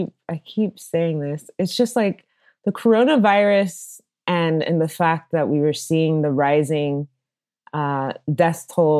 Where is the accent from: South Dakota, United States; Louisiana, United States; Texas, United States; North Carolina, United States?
Texas, United States; Dallas; I'm actually, you know, speaking to you now from Dallas, Texas, which is my hometown. So I'm kind of hiding with mom and dad.